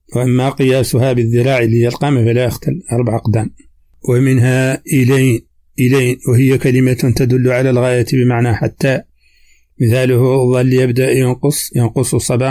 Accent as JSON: {"language": "Arabic", "country": "Mauritania", "accent": "Hassaniya", "said": "هذه ترجمة كلمات من لهجتنا الحسانية"}